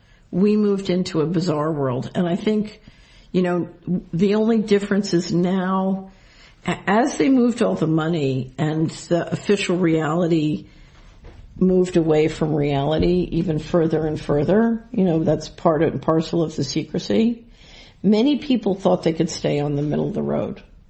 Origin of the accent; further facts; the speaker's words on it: Philadelphia, Pennsylvania, United States; because I grew up in Philadelphia, and my first boyfriend's father was a ward leader